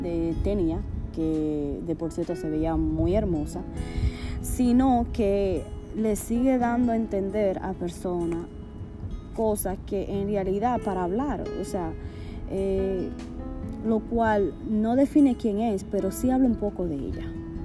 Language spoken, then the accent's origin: Spanish; Dominican Republic; a nuestro país, que viene, o sea, a mi país, que viene siendo República Dominicana.